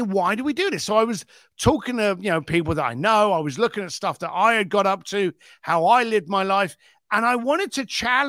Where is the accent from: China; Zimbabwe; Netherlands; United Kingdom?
United Kingdom; England; I'm British